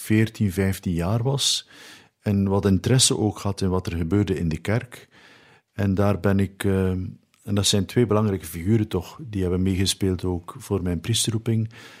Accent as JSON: {"language": "Dutch", "town": "Menen", "region": "West Flanders", "country": "Belgium", "said": "Nee. Ik ben een West-Vlaming. Ik ben geboren in Menen, maar mijn ouders wonen in Dadenzelen."}